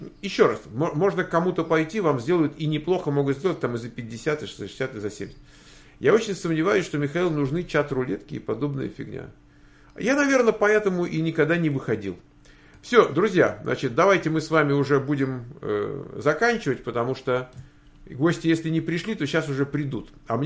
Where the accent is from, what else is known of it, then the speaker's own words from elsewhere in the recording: Russia; Я сам из России.